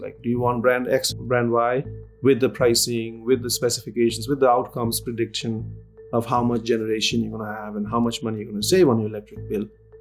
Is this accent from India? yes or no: yes; India; also born or lived in Calcutta; I grew up in India in a small town, Balranchi, which is in the eastern side. I was born in Calcutta, which is a major city.